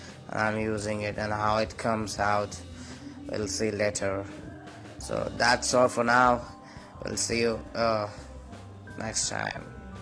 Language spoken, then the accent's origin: English; India; I'm from India.